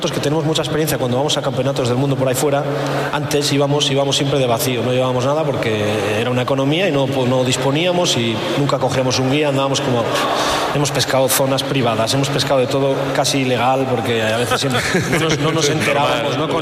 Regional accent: León, Castile and León, Spain; la gran mayoría de la gente que somos de aquí de León no apreciamos lo que tenemos.

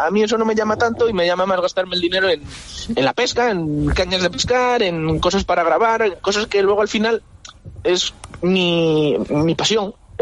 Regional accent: Ricobayo, Castile and León, Spain; Yo crecí pescando en Ricobayo y mi corazón tira hacia allí.

